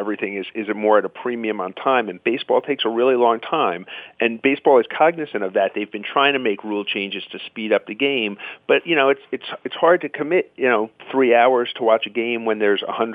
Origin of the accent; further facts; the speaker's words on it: Queens, New York, United States; You know, my dad would take me to Mets games. I grew up in Queens